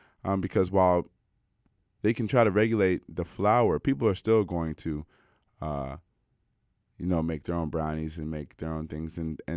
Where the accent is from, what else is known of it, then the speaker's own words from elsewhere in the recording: United States; or even I'm from the States.